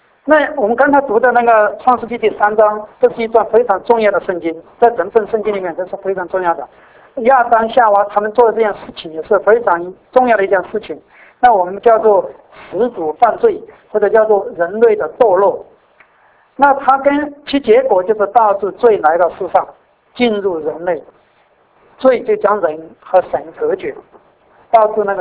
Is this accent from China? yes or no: yes; China; now in Edmonton, Canada; 我从中国来，那我现在在加拿大，在埃蒙顿